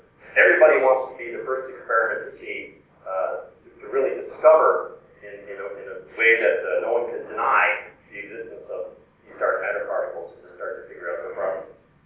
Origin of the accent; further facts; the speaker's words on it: Minnesota, United States; I grew up in Minnesota, so I can vouch for the fact that it's a broken leaf.